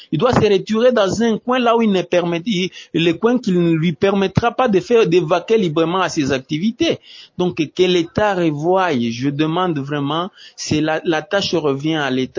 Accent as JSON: {"language": "French", "country": "DR Congo", "said": "les situations qui se passent ici chez nous au Congo"}